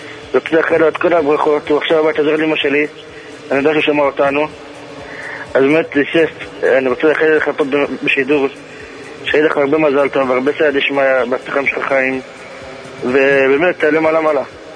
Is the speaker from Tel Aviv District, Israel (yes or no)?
no; Jerusalem, Jerusalem District, Israel; מירושלים.